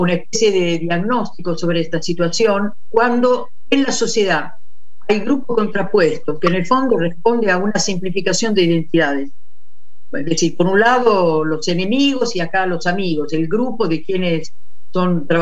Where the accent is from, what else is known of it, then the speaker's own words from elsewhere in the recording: Italy; Spanish is a second language; yo soy italiana, estudié en escuelas estatales, universidad estatal, que en Italia es lo normal.